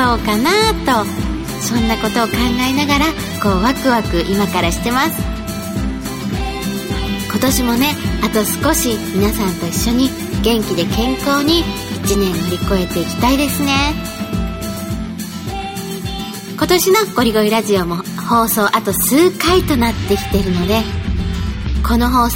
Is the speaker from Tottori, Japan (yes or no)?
yes; Tottori, Japan; also born or lived in Osaka; now in Tokyo, Japan; 大阪にね住んでたこともあるから、 … にとってはこう故郷のね、地元の鳥取県と、あと父が育った岡山県、今住んでる東京に続いて、こう大阪は第4の故郷でもあるんですよ。